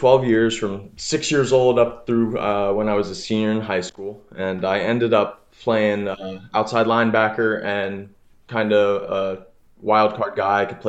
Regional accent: Georgia, United States; also born or lived in New Jersey; now in Brunswick, United States; Well, I'm originally from up northern New Jersey area, but I moved to Georgia when I was young, and now I'm down in college and on the coast in Brunswick, Georgia.

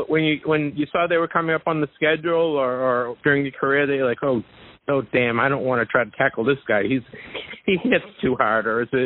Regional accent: New England, United States; When I was a kid, I grew up in New England, obviously.

